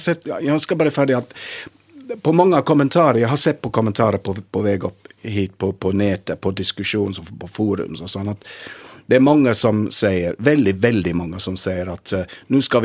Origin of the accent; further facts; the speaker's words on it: London, United Kingdom; Swedish is a second language; Det är kanske för att jag har vuxit upp i London.